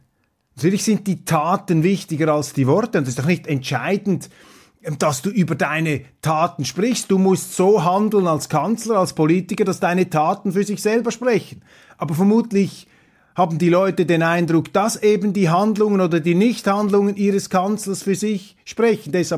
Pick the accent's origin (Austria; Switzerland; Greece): Switzerland; das zeigt mir jetzt einfach als Schweizer, dass in Deutschland dieser Obrigkeitsgeist